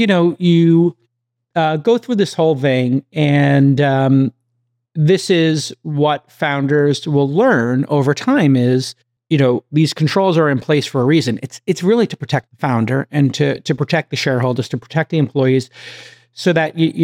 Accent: Brooklyn, New York, United States; I'm from Brooklyn. I'm wearing a New York Knicks cap and a New York Knicks shirt.

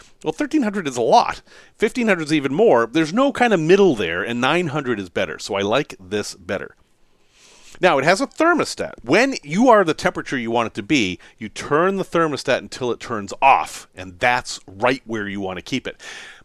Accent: Massachusetts, United States; And I grew up in Massachusetts, so it got cold in the winter

